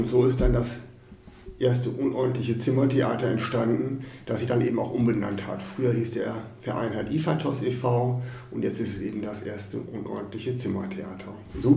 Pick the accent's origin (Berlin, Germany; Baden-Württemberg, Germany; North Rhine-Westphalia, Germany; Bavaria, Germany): North Rhine-Westphalia, Germany; Lengerich; da als jugendlicher Mann in Lengerich oder als junger Mann in Lengerich, wo ich herkomme